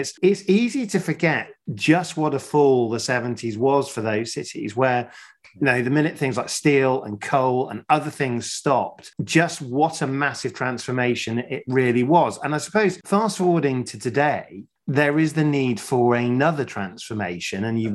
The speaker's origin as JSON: {"language": "English", "town": "Sheffield", "region": "Yorkshire and the Humber", "country": "United Kingdom", "tie": "born or raised there", "said": "So I grew up in Sheffield."}